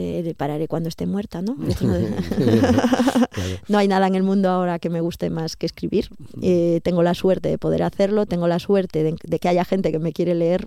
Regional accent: San Sebastián, Basque Country, Spain; now in Galicia, Spain; Vasca de nacimiento, pero tengo 8 apellidos gallegos. Llevo 40 años ya viviendo en Galicia y soy de dos tierras. Vengo de Donosti ahora, ya traigo el acento vasco.

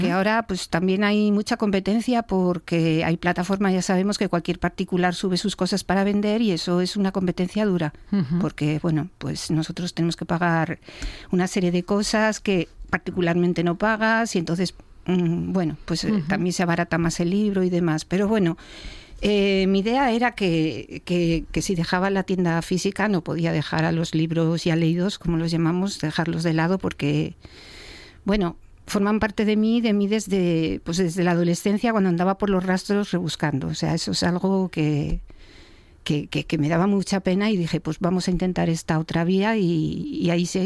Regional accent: Lugones, Asturias, Spain; estamos en Lugones, antes teníamos la tienda física en Oviedo, yo soy de Lugones.

